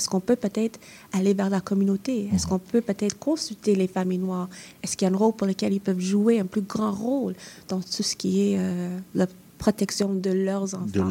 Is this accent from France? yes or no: no; Quebec, Canada; born there; à la base, je suis québécoise, je suis née ici, mes enfants sont ici